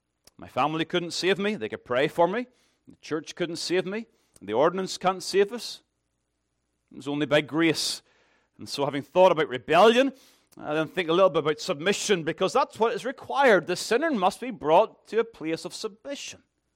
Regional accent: Ballymena, Northern Ireland, United Kingdom; we were raised in the Baptist church in Ballymena.

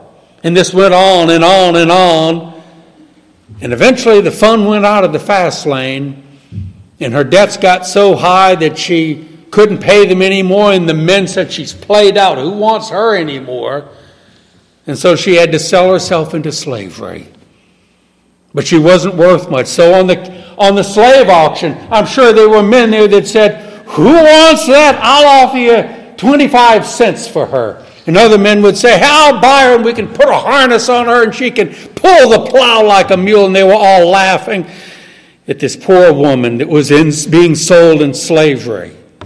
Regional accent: Southern United States, United States; You know, I'm from the South

